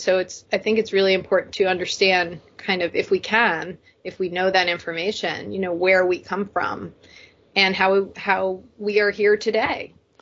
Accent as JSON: {"language": "English", "region": "Connecticut", "country": "United States", "tie": "born or raised there", "said": "my first book, The Whole Story of Half a Girl, was very much based on my own experiences growing up in Connecticut."}